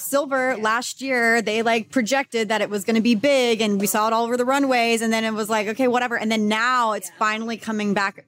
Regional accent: Texas, United States; Because like, I grew up in Texas, so I went to like tanning beds when I was 16.

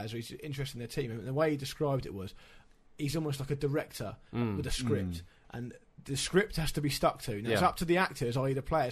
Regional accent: England, United Kingdom; We're English and we love that.

